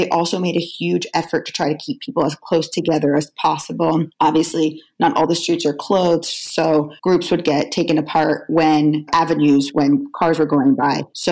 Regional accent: Florida, United States; I'm from Florida, so it looked like a hurricane to me.

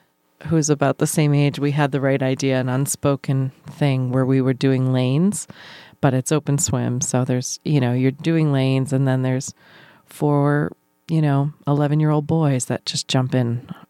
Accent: New Brunswick, New Jersey, United States; the pool in my hometown, we had a community pool in my hometown in New Brunswick, but I never swam in it.

